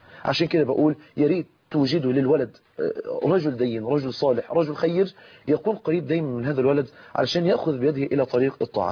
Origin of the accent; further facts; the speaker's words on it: Mansoura, Dakahlia, Egypt; كتير جدا من امهات عندنا في المنصوره بيشتكوا